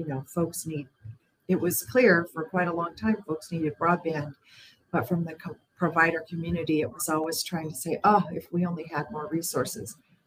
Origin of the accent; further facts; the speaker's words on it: Dillingham, Alaska, United States; I was the librarian in my hometown of Dillingham